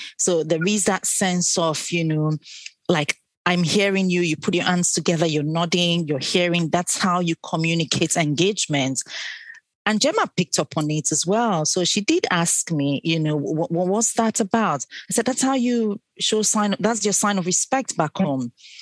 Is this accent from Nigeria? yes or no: yes; Nigeria; moved away as an adult; So born and raised in Nigeria. Yes, the western part of Africa.